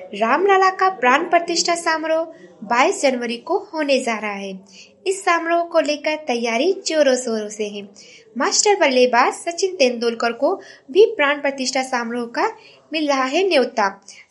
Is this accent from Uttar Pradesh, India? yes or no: yes; Uttar Pradesh, India; और मैं गोंडा जिले से हूँ।